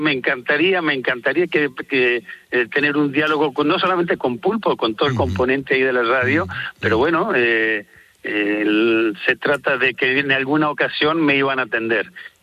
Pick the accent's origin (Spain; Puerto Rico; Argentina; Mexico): Argentina; cuando yo me recibí en el año 82, yo soy de Argentina. Entonces, sí. En aquel entonces, en el año 82, cuando yo tenía 22 años, me recibí de enólogo